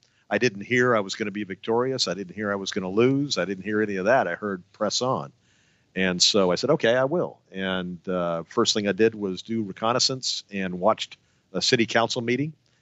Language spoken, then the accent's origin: English; Texas, United States; I grew up in Texas